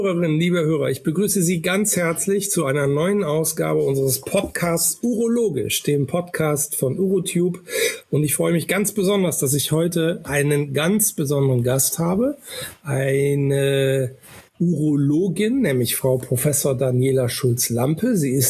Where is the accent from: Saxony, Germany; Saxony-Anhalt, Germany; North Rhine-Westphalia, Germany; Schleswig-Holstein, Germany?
North Rhine-Westphalia, Germany; Hamm; er nämlich in meiner Heimatstadt Hamm nämlich dann Chefarzt war